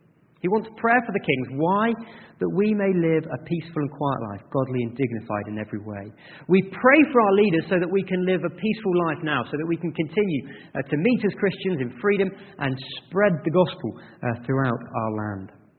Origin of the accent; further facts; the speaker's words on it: Yorkshire and the Humber, United Kingdom; There's nothing better than being a Yorkshireman. Of course, God would be one of us.